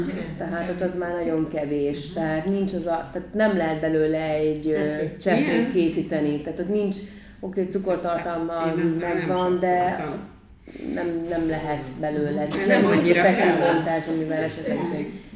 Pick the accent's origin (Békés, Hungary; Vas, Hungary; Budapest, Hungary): Budapest, Hungary; érdekes, hogy én Törzsgyökeres 7. kerületi vagyok.